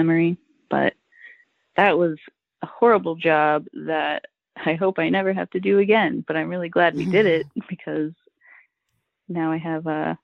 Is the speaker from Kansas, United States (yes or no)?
no; Illinois, United States; also born or lived in Chicago; now in Indiana, United States; I live in Indiana. I'm not originally from here, but I'm actually from Central Illinois. Lived in Chicago for 10 years.